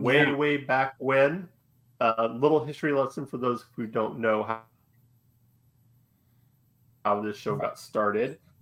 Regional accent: Illinois, United States; tell them I'm from Illinois

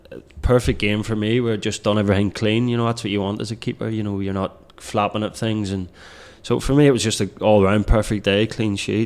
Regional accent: Northern Ireland, United Kingdom; I grew up in Northern Ireland, you're either a Rangers Celtic fan. I grew up in a Rangers family.

